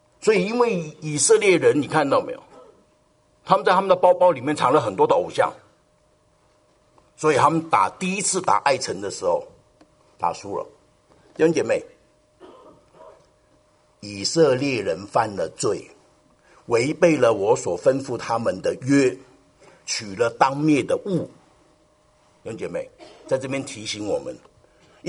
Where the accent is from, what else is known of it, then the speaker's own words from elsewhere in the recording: China; 今天呢，哎，我们中国人也常常做这样的事情